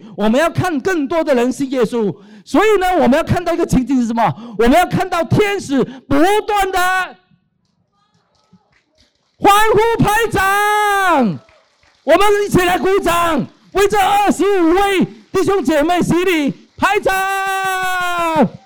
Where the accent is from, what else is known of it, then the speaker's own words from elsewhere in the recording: Guangdong, China; 我是广东人